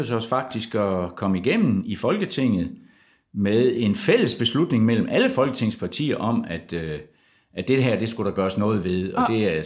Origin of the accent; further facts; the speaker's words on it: Esbjerg, Region of Southern Denmark, Denmark; Jeg kommer jo fra Esbjerg, så det er rigtig flovt.